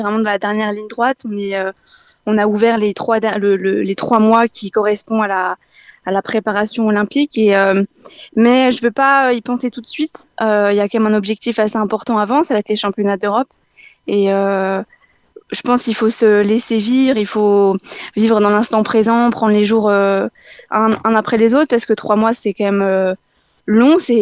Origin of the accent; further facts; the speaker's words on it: Remiremont, Grand Est, France; moi, je suis née à Armiremont, j'ai fait toute ma scolarité ici. C'est une petite ville, j'ai tous mes repères